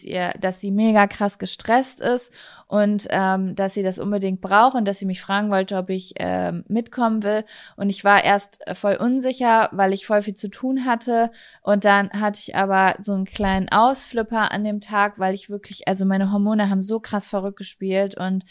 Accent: North Rhine-Westphalia, Germany; Bei uns in Ostwestfalen gibt es ja ganz viel.

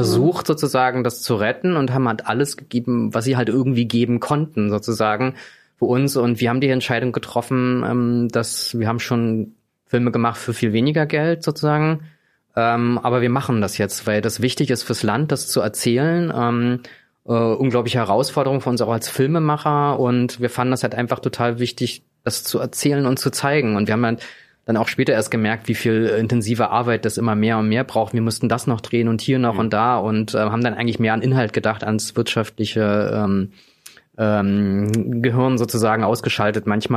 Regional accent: Thuringia, Germany; als Thüringer selber halt viel mehr begreift, was sind die Geschichten, die wir eigentlich erzählen müssen

